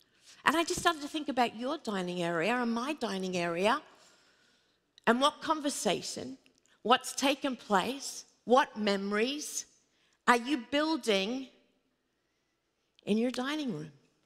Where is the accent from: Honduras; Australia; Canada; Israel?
Australia; now in United States; because I grew up in Australia, it's a little bit different.